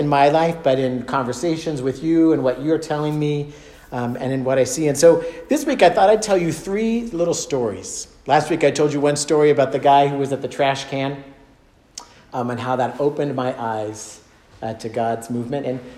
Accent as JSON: {"language": "English", "town": "Sacramento", "region": "California", "country": "United States", "tie": "born or raised there", "said": "I grew up in Sacramento. We would raft."}